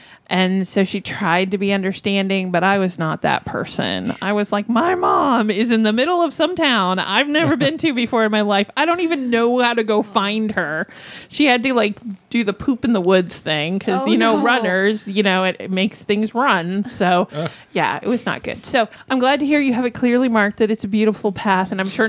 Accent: Boston, Massachusetts, United States; He thought it would be this, like, because we grew up in Boston.

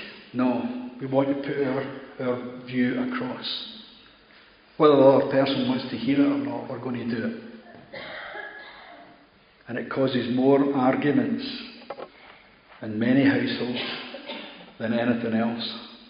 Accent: View Park, California, United States; I was born and brought up in View Park.

